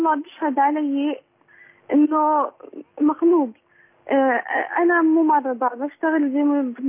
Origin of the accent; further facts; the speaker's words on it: Jordan; أنا من الأردن